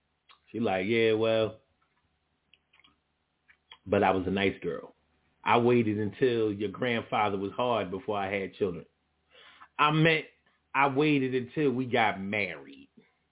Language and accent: English; Little Rock, Arkansas, United States; born there; I was born in Little Rock.